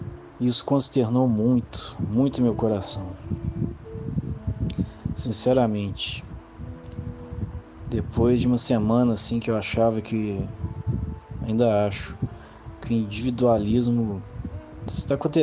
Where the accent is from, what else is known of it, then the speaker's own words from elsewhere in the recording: Minas Gerais, Brazil; Sou de Minas Gerais e, sinceramente, parece que isso aconteceu com um familiar meu.